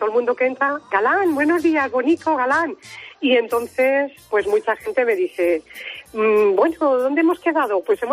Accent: Villar del Arzobispo, Valencian Community, Spain; now in Valencia, Spain; Bueno, soy de Villar del Arzobispo

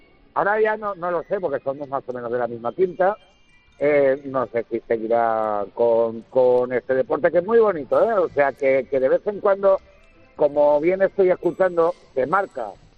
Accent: Puertollano, Castilla-La Mancha, Spain; now in Bordeaux, France; yo soy de Ciudad Real, de Puerto Llano, ahora estoy en Burdeos.

